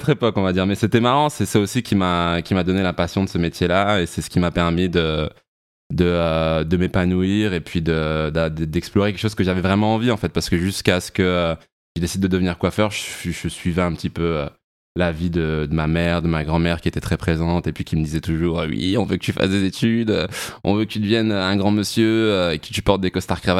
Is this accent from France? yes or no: yes; Thionville, Grand Est, France; Et ouais, on vient de Thionville. C'est assez marrant parce que c'est un petit peu, c'est une très petite ville, mais c'est un petit peu un petit vivier de talent.